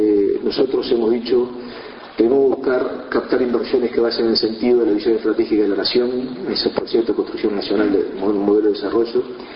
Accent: Uruguay; como para que como uruguayos hagamos el esfuerzo

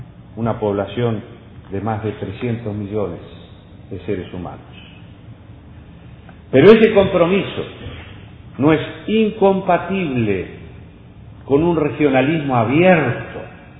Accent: Uruguay; Uruguay no es necesario apelar a métodos espurios para hacer buenos negocios. Y cuando se constatan en mi país procedimientos irregulares, se adoptan inmediatamente las medidas correctivas que la ley establece.

